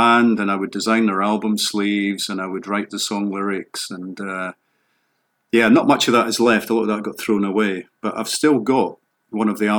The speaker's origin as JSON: {"language": "English", "town": "Cardenden", "region": "Scotland", "country": "United Kingdom", "tie": "born or raised there", "said": "it was a very small community, mostly a coal mining community. The town hadn't really existed. C- Cardenden hadn't really existed until coal came along in the early 20th century."}